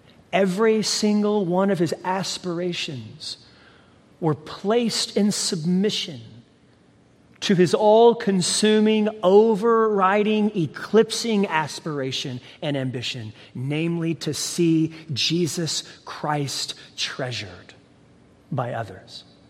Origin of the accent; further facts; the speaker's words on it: Texas, United States; I'm Texan, right? Maybe I'm Tennessean now.